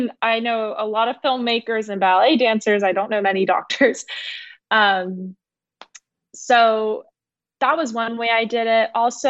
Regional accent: Atlanta, Georgia, United States; my dad was from Puerto Rico. And I have two brothers, one older, one younger. I'm the only girl. So born and raised in Atlanta, Georgia. So I'm a first generation American for my family.

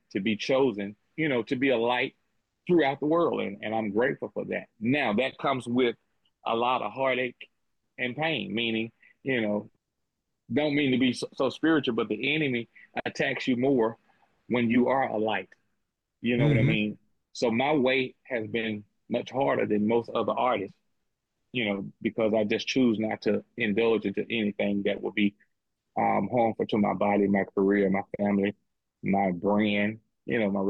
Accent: Magnolia, United States; I wanted my hometown to experience that. So I put the necessary time, the necessary money and effort into downtown Magnolia.

